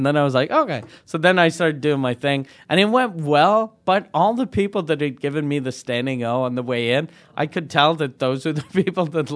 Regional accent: Canada; I'm from Canada.

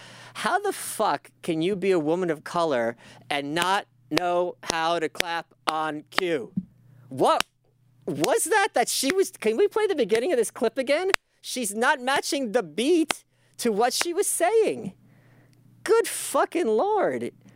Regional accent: Brooklyn, New York, United States; Bitch, I'm from Brooklyn.

